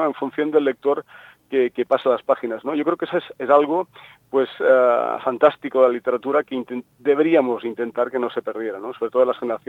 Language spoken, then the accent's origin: Spanish; Catalonia, Spain; soy catalán, tengo raíces, la mitad de mis raíces son extremeñas, la otra mitad son andaluzas, pero tengo mis ancestros